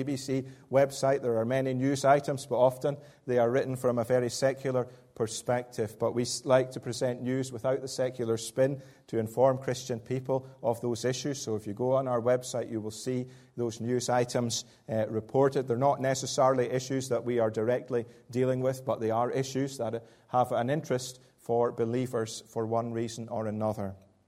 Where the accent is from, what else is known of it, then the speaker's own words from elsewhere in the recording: Dundee, Scotland, United Kingdom; now in Northern Ireland, United Kingdom; I am a Scotsman by birth. I did grow up in Dundee or near Dundee on the east coast of Scotland, but it's my joy and delight to live in Northern Ireland